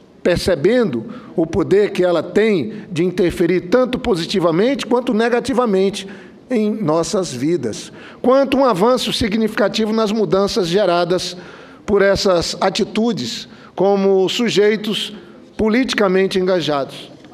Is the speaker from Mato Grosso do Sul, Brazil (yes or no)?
no; Cruzeiro do Sul, Acre, Brazil; Hoje, uma menina de 17 anos tirou o segundo lugar da minha terra, do meu estado, lá de Cruzeiro do Sul